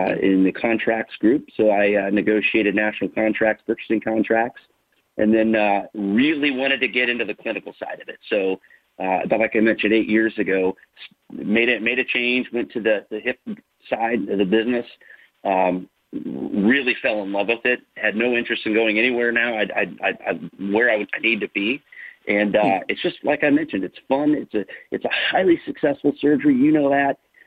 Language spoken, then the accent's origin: English; Indiana, United States; I always knew about the orthopedic business because I grew up in Northern Indiana, and here in Warsaw, Indiana, it's the orthopedic capital of the world.